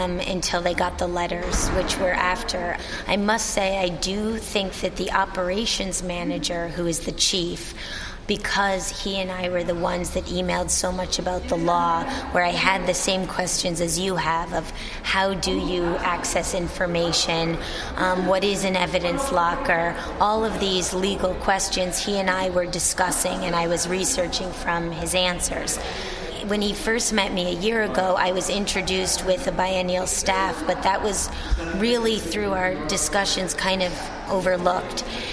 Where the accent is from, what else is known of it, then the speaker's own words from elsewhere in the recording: United States; now in Amsterdam, Netherlands; Yes, I'm American, but I'm based now in Amsterdam.